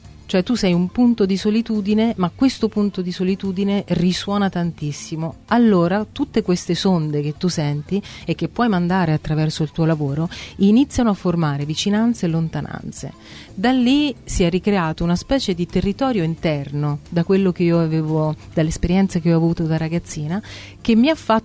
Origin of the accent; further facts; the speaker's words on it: Barrea, Abruzzo, Italy; sotto palpebra ho il mio paese, che è Barrea. Io vengo dal lago di Barrea.